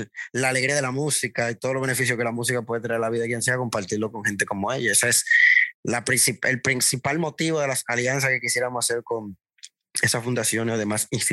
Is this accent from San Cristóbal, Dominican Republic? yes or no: yes; San Cristóbal, Dominican Republic; mi segunda patria, bueno, o mi primera, porque yo nací allá, yo soy de San Cristóbal también, la provincia vecina a la capital, Santo Domingo.